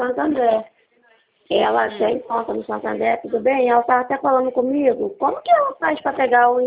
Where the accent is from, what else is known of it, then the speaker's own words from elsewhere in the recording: Duque de Caxias, Rio de Janeiro, Brazil; É, sou aqui do Rio de, do Duque de Caxias.